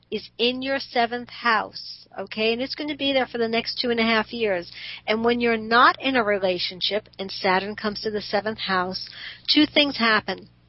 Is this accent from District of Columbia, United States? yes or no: no; Brooklyn, New York, United States; No, I grew up in Brooklyn. I spent my first almost 30 years in Brooklyn.